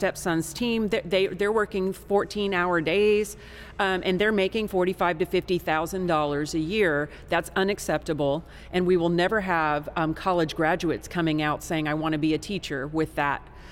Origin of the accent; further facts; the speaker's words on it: Texas, United States; That's not the case where we live, but as a Texan, I want to make sure that those kids have the parents have the opportunity to empower themselves